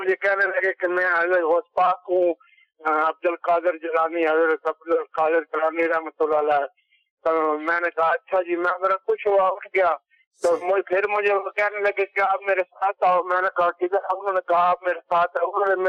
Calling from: Kot Momin, Punjab, Pakistan; کوٹ مومن، ضلع سرگودا سے۔

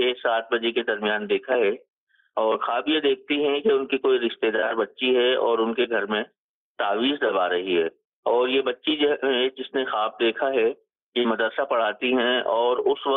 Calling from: Karachi, Sindh, Pakistan; میں کراچی سے بات کر رہا ہوں۔

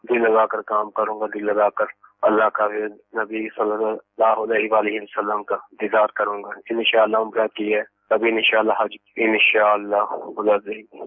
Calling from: Jeddah, Makkah Province, Saudi Arabia; میں سعودیہ جدے سے بات کر رہا ہوں.

